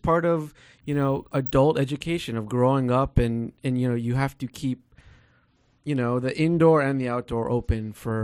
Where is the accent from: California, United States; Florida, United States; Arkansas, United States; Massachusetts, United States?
Florida, United States; I'm from Florida and I like Latin girls, so I hope they send me to South America.